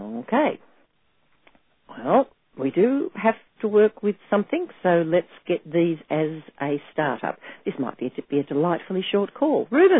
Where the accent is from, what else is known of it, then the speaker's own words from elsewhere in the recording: Australia; I barely manage the English language as an Australian at the best of times.